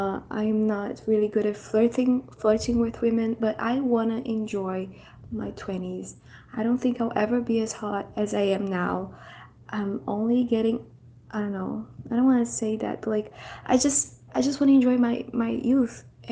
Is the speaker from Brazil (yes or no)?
yes; Brazil; I'm from Brazil